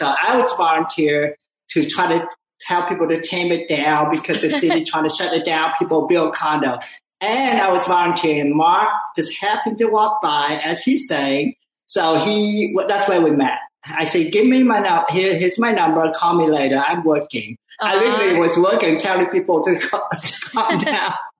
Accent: Ho Chi Minh City, Vietnam; I live in Saigon, like little China. I'm Chinese, but I'm from Vietnam. We were this little Chinatown of Vietnam.

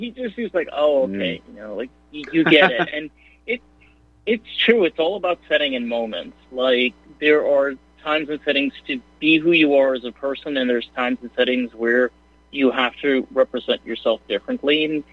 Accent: New York, United States; I'm from New York, and I grew up upstate, so I generally cuss a lot.

